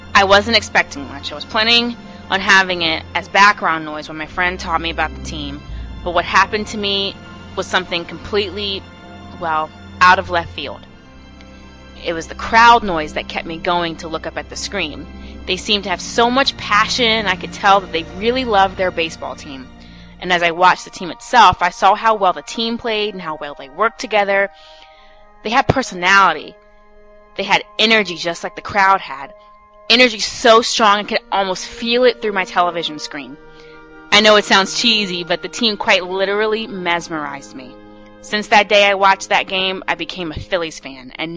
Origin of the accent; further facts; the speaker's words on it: Michigan, United States; I'm 25 years old. I was born and raised in Michigan and still live there today.